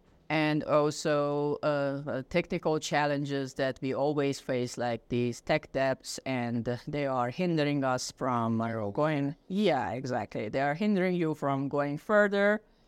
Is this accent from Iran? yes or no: yes; Iran; moved away as an adult; now in Germany; being a person born and raised in Iran, and I have studied there and I worked there